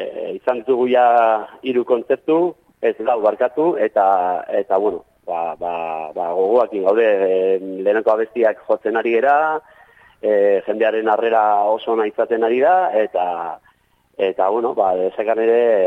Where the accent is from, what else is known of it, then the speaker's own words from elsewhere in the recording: Pasaia, Basque Country, Spain; Bai, ni pasaitarra naiz